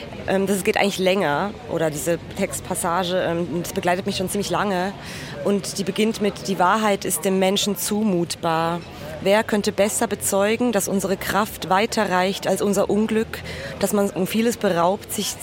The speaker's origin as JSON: {"language": "German", "country": "Switzerland", "said": "Das bedeutet für mich als Schweizerin natürlich schon auch besonders viel"}